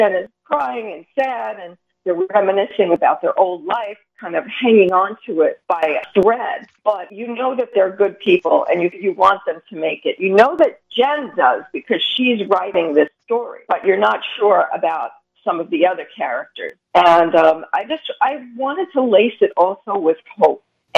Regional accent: Brooklyn, New York, United States; accent: Brooklyn; When I started talking in my Brooklyn accent, so I tried to tone it down.

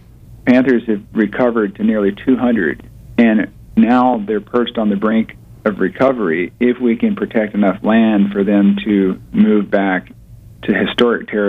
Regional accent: Clearwater, Florida, United States; now in Tampa, United States; I'm across the bay in Tampa. You're in my native land. I grew up in Clearwater.

